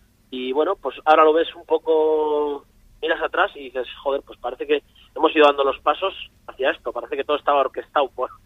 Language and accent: Spanish; Laredo, Cantabria, Spain; Somos los dos de Laredo.